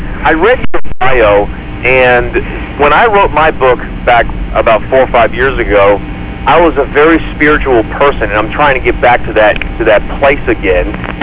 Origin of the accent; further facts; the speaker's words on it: New Jersey, United States; I'm from New Jersey.